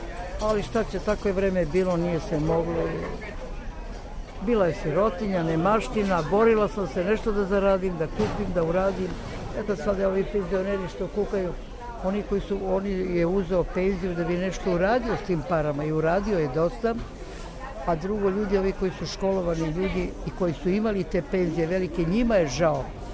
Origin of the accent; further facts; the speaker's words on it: Višnjica, Belgrade, Serbia; živim u Višnici, da. Pa, ceo život rođena sam u Višnici, živim u Višnici, radim u Višnici, eto, to je sve. Za sada je selo, grad još nije. To je kao, kako bi ti rekla, predgrađe.